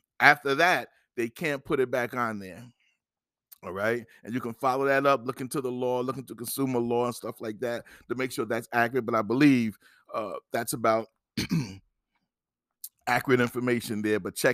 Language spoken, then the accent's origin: English; New Jersey, United States; I know I'm from New Jersey